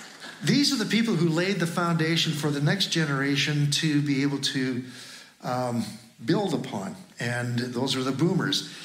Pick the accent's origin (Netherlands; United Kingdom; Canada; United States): Canada; Manitoba; I grew up in Manitoba on a farm.